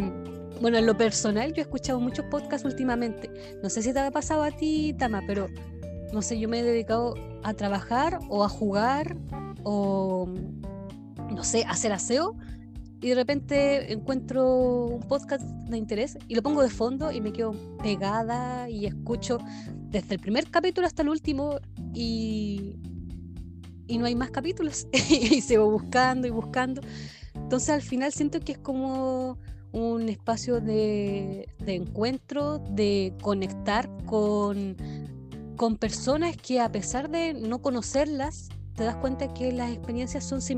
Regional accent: Chile; Tengo 25 años y, bueno, soy chilena

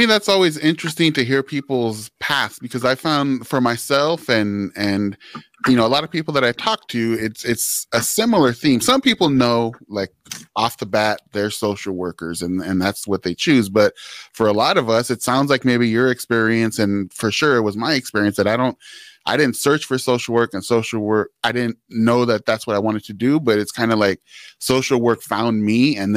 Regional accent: California, United States; And we're both from California.

